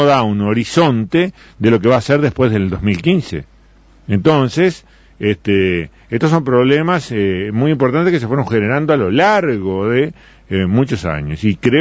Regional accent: Florida, Uruguay; yo soy de Florida

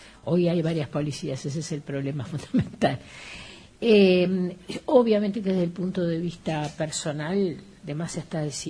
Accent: United States; no soy yo, soy norteamericana

